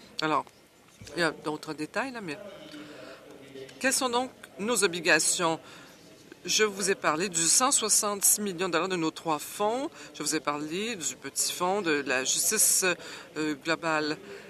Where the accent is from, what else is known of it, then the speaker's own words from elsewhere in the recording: British Columbia, Canada; Et vous savez que les élections provinciales, ça s'est déroulé récemment chez nous en Colombie-Britannique.